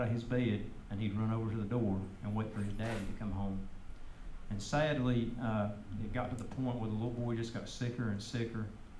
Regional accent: West Virginia, United States; now in North Carolina, United States; I told you I grew up in West Virginia. They asked me why I moved to North Carolina.

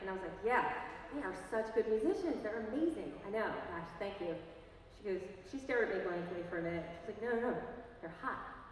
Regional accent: Richmond, Virginia, United States; Richmond, Virginia is my hometown.

